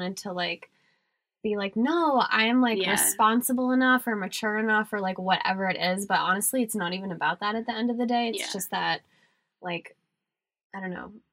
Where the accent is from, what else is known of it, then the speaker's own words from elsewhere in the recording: Maine, United States; I was back in Maine at my hometown